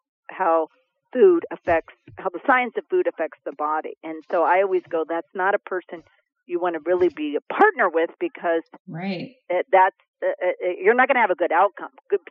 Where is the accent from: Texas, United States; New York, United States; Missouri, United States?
Texas, United States; So we need you to start going to MD Anderson, because I'm from Texas, to get a complete workup.